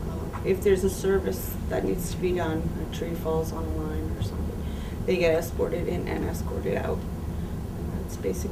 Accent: New Brunswick, Canada; I'm from the Tobit First Nation, located in the northwest part of New Brunswick.

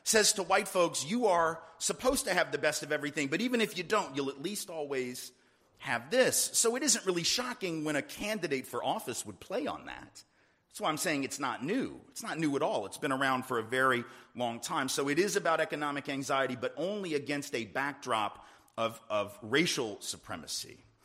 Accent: the South, United States; And I know a little something about nostalgia because, like I said, I'm from the South, and we do that with grits.

